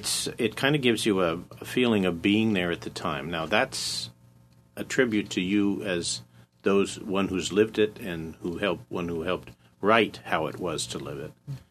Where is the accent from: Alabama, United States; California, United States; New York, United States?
California, United States; And I, you know, was born and raised in the Bay Area, and I know all these events.